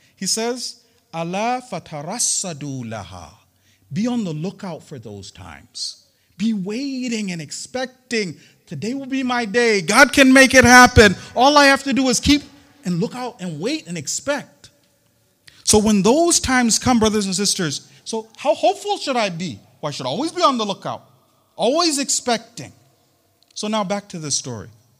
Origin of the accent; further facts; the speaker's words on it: United States; Forgive me, I'm an American, I'm bad, I know, it's okay.